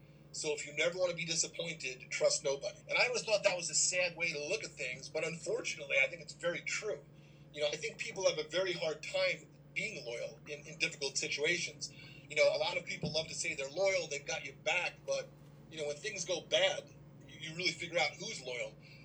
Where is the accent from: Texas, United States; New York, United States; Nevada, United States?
New York, United States; Long Island; Growing up in Long Island in the 80s, you know, all of my friends